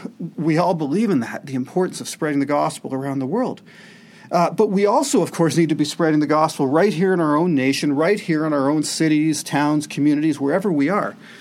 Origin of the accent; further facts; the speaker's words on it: Toronto, Ontario, Canada; I grew up in the People's Church in Toronto